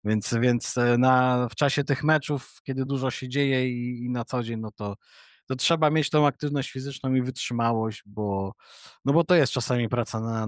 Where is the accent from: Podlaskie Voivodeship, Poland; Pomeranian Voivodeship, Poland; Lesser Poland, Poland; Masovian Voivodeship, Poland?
Pomeranian Voivodeship, Poland; Malbork; bo ja pochodzę z Malborka i gdzieś ten pierwszy kontakt ze sportem to była siatkówka w grupach młodzieżowych.